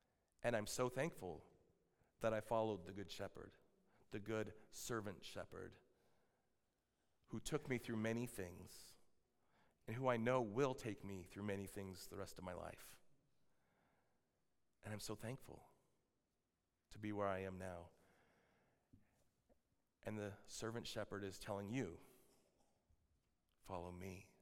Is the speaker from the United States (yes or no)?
yes; Albany, Oregon, United States; So this is from my hometown there, Albany, Oregon